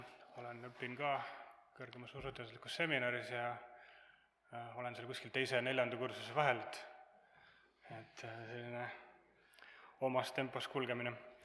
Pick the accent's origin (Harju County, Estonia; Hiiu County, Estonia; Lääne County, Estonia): Hiiu County, Estonia; olen turist Hiiumalt ja kuna ma juba Saaremaal olin, et siis astusin ka kirikust läbi